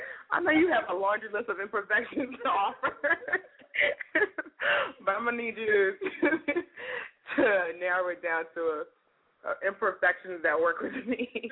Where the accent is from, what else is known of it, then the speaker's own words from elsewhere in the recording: Chicago, Illinois, United States; Yeah. I'm originally from Chicago.